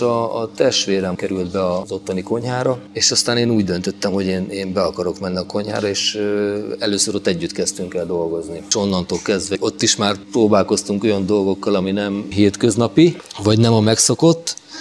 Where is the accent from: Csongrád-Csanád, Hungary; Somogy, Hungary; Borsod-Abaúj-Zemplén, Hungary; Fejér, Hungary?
Csongrád-Csanád, Hungary; Szeged; Főleg ha azt mondom, hogy szegediként a bajai stílusban főzöm a halászlevet